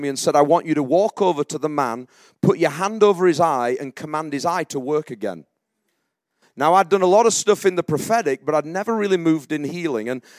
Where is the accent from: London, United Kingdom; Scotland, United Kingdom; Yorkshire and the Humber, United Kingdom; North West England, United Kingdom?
Yorkshire and the Humber, United Kingdom; moved away as an adult; I grew up around South Yorkshire. This is some of my stomping ground. In 1997, I left for university. I went down to the city of Cambridge.